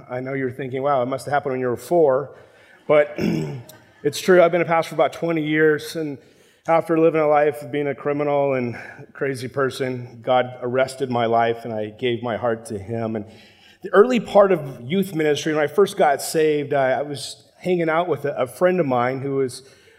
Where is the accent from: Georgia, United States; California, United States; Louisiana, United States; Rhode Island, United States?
California, United States; Los Angeles; And I'm from South LA area, and so life is a little different there than it is here.